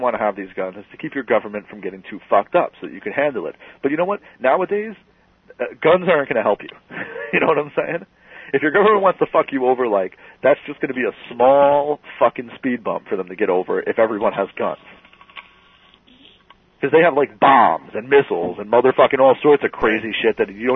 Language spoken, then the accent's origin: English; New York City, New York, United States; I'm from New York City.